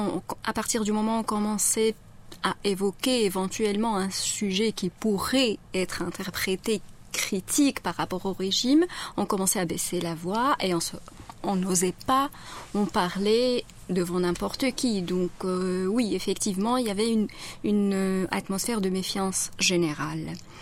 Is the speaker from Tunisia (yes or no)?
yes; Tunisia; moved away as an adult; moi j'ai quitté la Tunisie en septembre 2001.